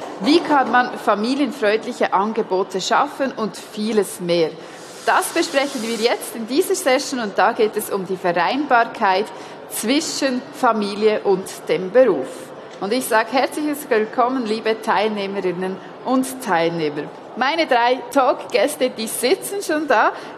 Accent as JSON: {"language": "German", "region": "Bern", "country": "Switzerland", "said": "Ich bin aus Bern, also eine relativ schnelle Bernerin."}